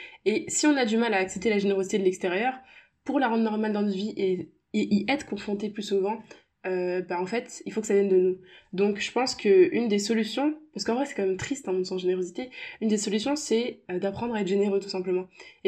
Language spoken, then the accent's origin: French; Paris, Île-de-France, France; Moi, je sais qu'en grandissant à Paris, il y a souvent des gens chelous quand même.